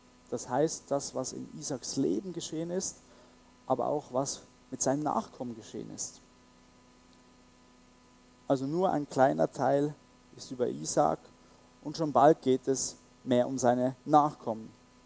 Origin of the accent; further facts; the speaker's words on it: Switzerland; Ja, vor 4 Jahren war ich in meiner Heimatgemeinde in der Schweiz. Also ich komme aus der Schweiz